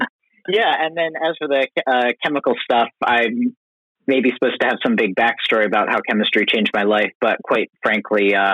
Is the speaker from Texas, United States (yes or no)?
no; Maryland, United States; A little town in Southern Maryland called St. Mary's County.